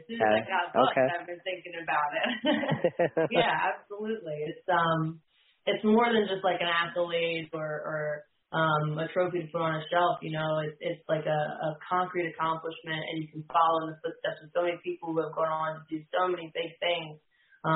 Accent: New Jersey, United States; now in Virginia, United States; I live in Virginia now, but I grew up in New Jersey, so

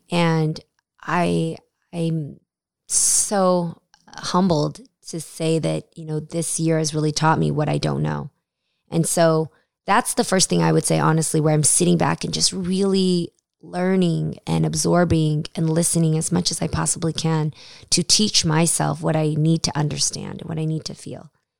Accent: United States; being Asian American, I'm so thankful to understand all of my differences

